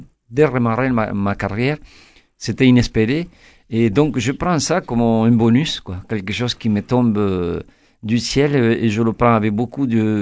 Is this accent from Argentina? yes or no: yes; Argentina; moved away as an adult; now in France; je suis parti d'Argentine à 19 ans.